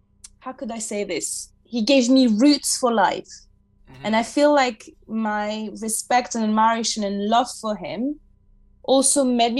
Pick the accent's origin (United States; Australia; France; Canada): France; English is a second language; now in United Kingdom; Sorry, because as I said, I'm originally from France. And that's what made me move there as well.